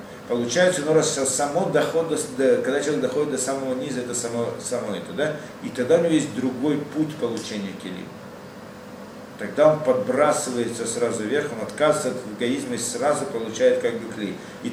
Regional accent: Russia; Так я думал, это я единственный из России, который сделал чуву.

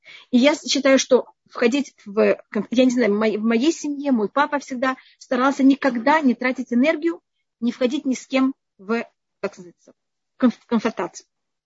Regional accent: Israel; now in United States; И я также была из Израиля.

